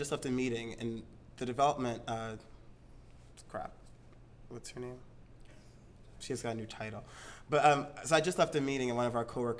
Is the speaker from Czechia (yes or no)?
no; Long Island, New York, United States; I grew up in Long Island and then went to college in D.C. and then back up to New York.